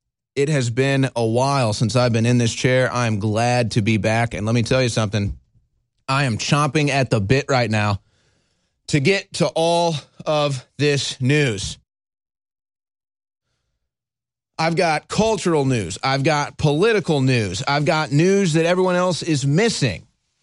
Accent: St. Louis, Missouri, United States; A, I'm from St. Louis, Missouri, where Rush Limbaugh is from about 30 or so miles south of there.

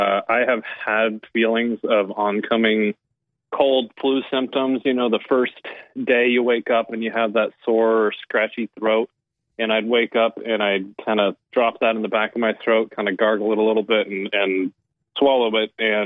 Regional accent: Texas, United States; also born or lived in Portland; But I'm from Texas originally

